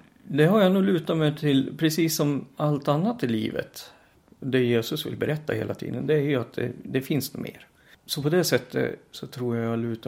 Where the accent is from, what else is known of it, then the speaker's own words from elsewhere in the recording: Timrå, Västernorrland County, Sweden; also born or lived in Sollentuna; Jag är född på Löwenströmska sjukhuset, Sollentuna, Stockholm. Vi kom till Timrå som familj 76. Jag är född 70, så att året jag fyllde 6 år flyttade vi upp.